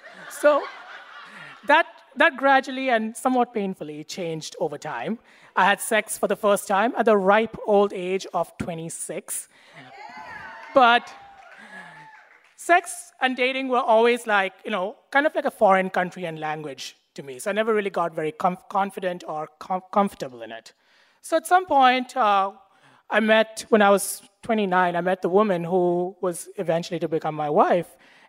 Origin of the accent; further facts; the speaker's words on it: Mumbai, Maharashtra, India; moved away as an adult; now in United States; I grew up in Mumbai, which is a teeming city of 20 million people, in a culture that never really ever talks about sex